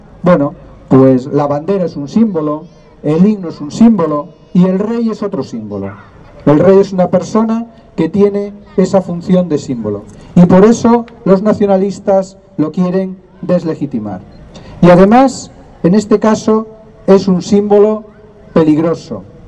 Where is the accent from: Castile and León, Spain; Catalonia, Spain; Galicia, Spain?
Catalonia, Spain; los catalanes somos españoles como los demás.